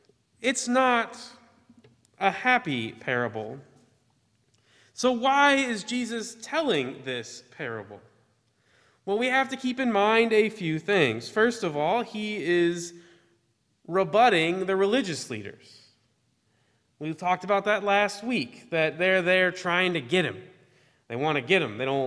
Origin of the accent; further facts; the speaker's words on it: Kansas, United States; since I was from Kansas, thought I was from the South. But anyway, I am actually from the Midwest.